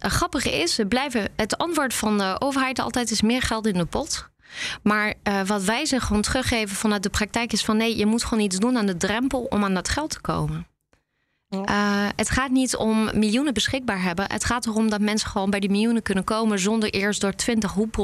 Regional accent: France; Dutch is a second language; En ik kom zelf uit Frankrijk. En dat horen jullie natuurlijk.

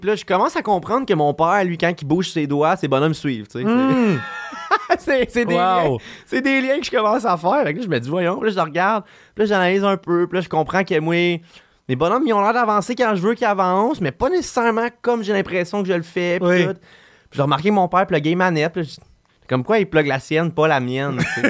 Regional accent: Martinville, Quebec, Canada; C'est que je viens de Martinville. C'est un petit village. Tous mes amis habitaient loin.

